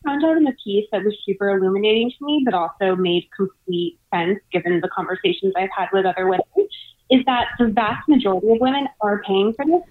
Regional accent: Savannah, Georgia, United States; And I grew up in Georgia. I grew up in Savannah.

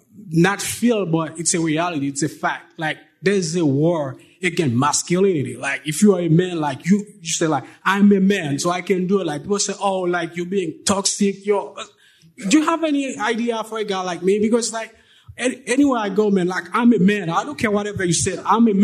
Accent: Haiti; Because I'm from Haiti.

